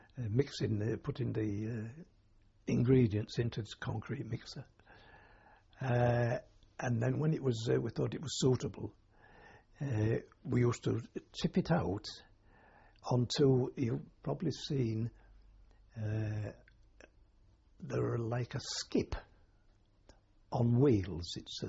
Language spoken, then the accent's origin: English; United Kingdom; we used to have some being British